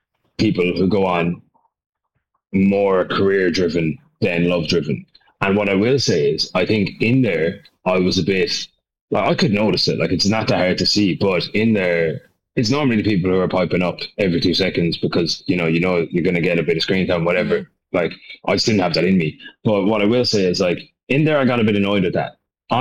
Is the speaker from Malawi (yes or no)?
no; Limerick, Munster, Ireland; I was living in Dublin. Like, I'm from Limerick, but I was living in Dublin.